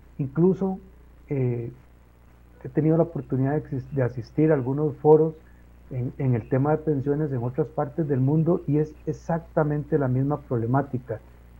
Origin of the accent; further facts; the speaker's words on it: Costa Rica; este país tiene la obligación de proveer una pensión a todas las personas que somos costarricenses.